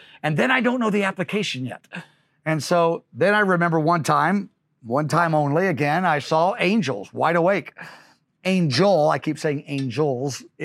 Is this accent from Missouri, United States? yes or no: yes; Missouri, United States; also born or lived in Kansas; Well, I grew up in Missouri and Kansas, so why not Kansas?